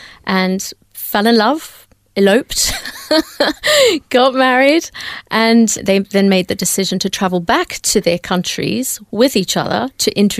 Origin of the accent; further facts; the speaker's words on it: India; born there; I was born in India. My dad is a Hindu, and mum is English.